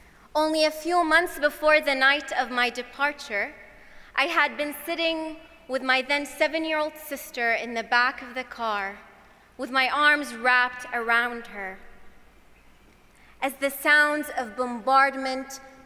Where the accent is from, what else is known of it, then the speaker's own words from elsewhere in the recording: Syria; Growing up in Syria, I learned that the walls of my home have ears, that anything I say will be heard by the secret police.